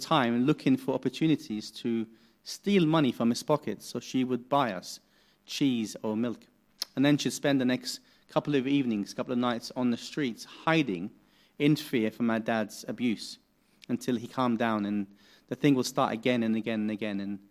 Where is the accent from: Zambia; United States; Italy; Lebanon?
Lebanon; I grew up in Lebanon in the 80s. I come from a Muslim family. My mom and my dad and four other siblings lived in the Muslim north of the country.